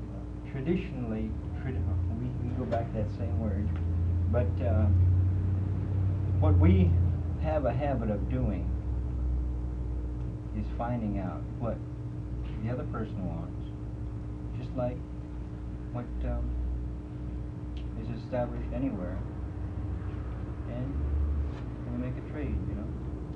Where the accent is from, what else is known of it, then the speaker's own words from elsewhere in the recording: Eagle River, Alaska, United States; I live in an urban area. I'm from Eagle River.